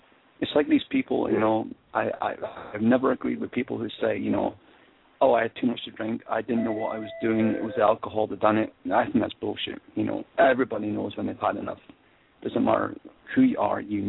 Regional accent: Scotland, United Kingdom; I mean, I'm a Scottish guy, and I know what it's like to be drunk.

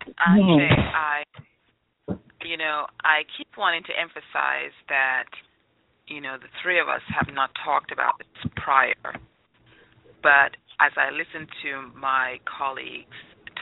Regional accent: Jamaica; now in United States; So I was a Jamaican before I even got to America. And as a Jamaican, I grew up around people who, for the most part, 90% looked like me. So I knew that I was a Jamaican first and foremost.

